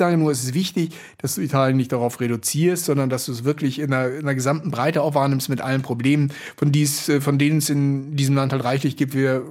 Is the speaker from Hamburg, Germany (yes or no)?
yes; Hamburg, Germany; Also ich komme ja aus Hamburg, ne?